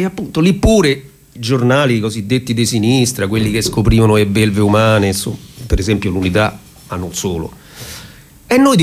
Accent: Capannelle, Lazio, Italy; io vengo da Capannella, li conosco bene i regionali

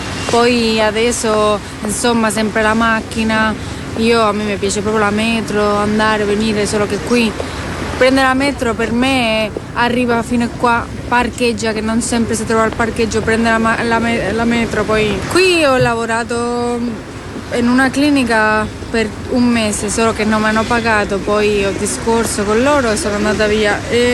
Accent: Madrid, Community of Madrid, Spain; Italian is a second language; moved away as an adult; now in Rome, Italy; Sono de Madrid. Sono 5 anni che vivo a Roma.

